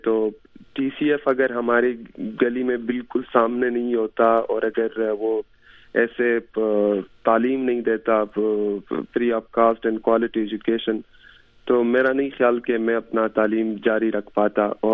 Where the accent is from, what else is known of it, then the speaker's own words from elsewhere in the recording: Khyber Pakhtunkhwa, Pakistan; moved away as an adult; now in United States; میں خیبر agency FATA میں میری پیدائش اور وہاں پہ میں پلا بڑا تو وہاں پہ کافی اینٹی امریکنزم ہے